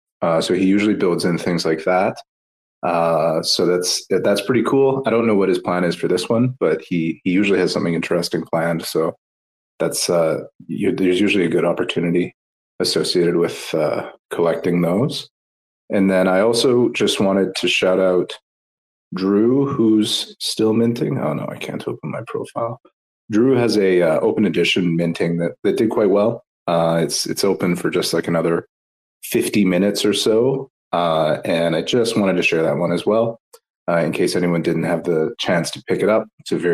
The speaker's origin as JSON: {"language": "English", "country": "Canada", "said": "I'm Canadian"}